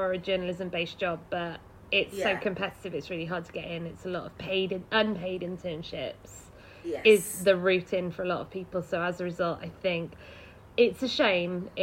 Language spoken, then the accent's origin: English; Cardiff, Wales, United Kingdom; Yes, I'm from Cardiff.